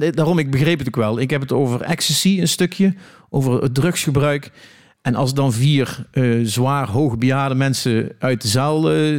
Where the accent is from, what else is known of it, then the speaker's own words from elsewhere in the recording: Eindhoven, North Brabant, Netherlands; dus ik kom uit Eindhoven.